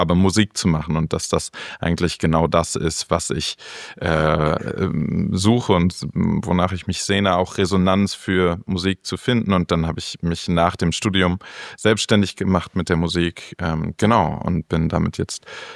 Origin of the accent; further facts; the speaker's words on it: Berlin, Germany; moved away as an adult; also born or lived in Neumünster; ich bin aufgewachsen am Stadtrand Berlin und bin dann hoch nach Hamburg, in der Nähe von Hamburg nach Neumünster, in ein FSJ, in ein freiwilliges soziales Jahr gegangen, dann nach der Schule.